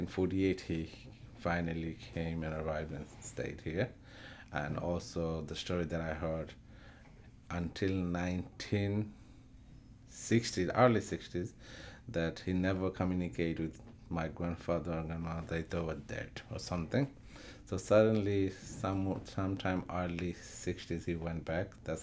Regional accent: Beanibazar, Sylhet Division, Bangladesh; born there; English is a second language; I was born 1969 in Bangladesh, District Sylhet, post office Biani Bazaar.

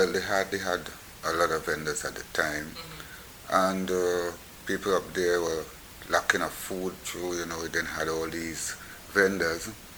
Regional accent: Trinidad & Tobago; far as Trinidadian is, we consider ourselves makes the best roti.

